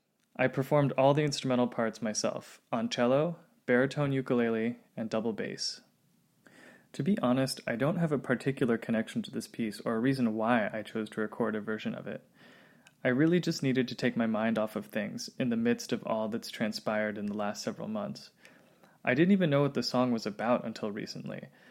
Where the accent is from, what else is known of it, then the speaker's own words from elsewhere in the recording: Santa Monica, California, United States; I'm 26 years old, and I've lived in LA my entire life. I grew up in Santa Monica and attended UCLA